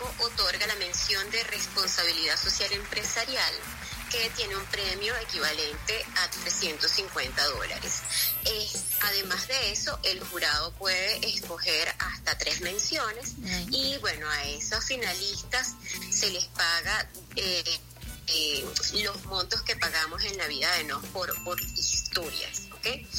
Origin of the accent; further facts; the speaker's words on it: Venezuela; todo esto que habla bien de lo que somos los venezolanos.